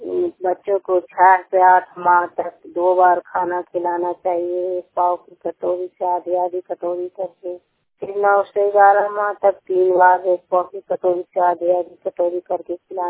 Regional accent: Sherpur, Bihar, India; और मैं शेरपुर गांव की निवासी हूँ।

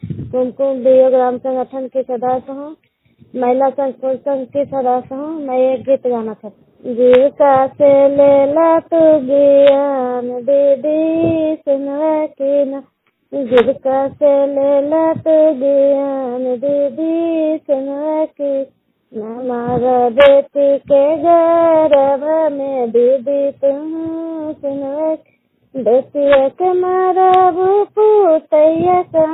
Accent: Garhpur, Bihar, India; मैं गढ़ापुर का रहने वाला हूँ, चंदी प्रखंड बड़ावना पंचायत से।

